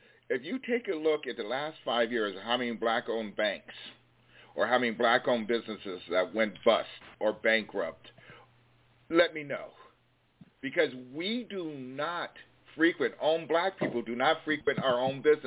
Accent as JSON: {"language": "English", "town": "Philadelphia", "region": "Pennsylvania", "country": "United States", "tie": "born or raised there", "said": "And where I grew up in Philly, if we had Willie's Barbecue and Beef Ribs"}